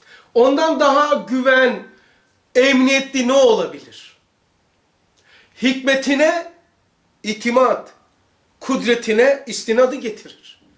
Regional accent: Rize, Turkey; Şimdi mesela ben Rizeliyim ama en fazla 11 sene kalmış.

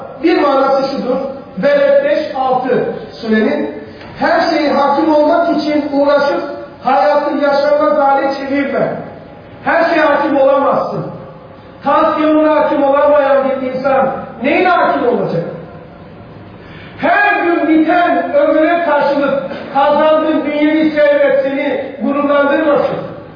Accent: Anatolia, Turkey; Anadolu'nun çocuğuyuz böyle, köyde büyümüşüz böyle.

